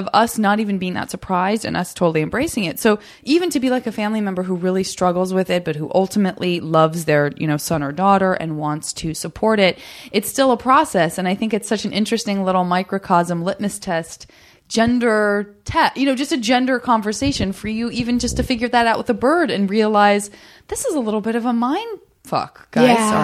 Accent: Tucson, Arizona, United States; I love quail because I'm from Arizona and that was always like such a joy, especially getting up in the morning to go to school.

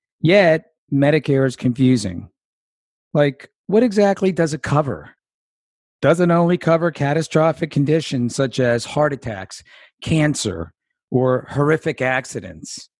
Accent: Baltimore, Maryland, United States; I'm a Ravens fan. I'm from Baltimore

